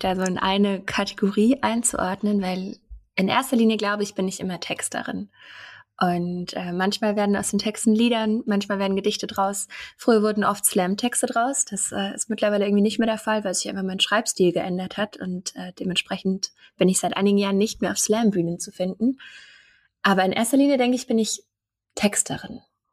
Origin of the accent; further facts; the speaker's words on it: Bad Aibling, Bavaria, Germany; born there; mittlerweile gehe ich schon durch als Hochdeutsche. Ich komme ursprünglich aus Bayern, so zwischen München und Salzburg. Bad Aibling heißt meine Heimatstadt und wohne jetzt aber seit ein paar Jahren schon in Marburg. Bin hier fürs Studium hergezogen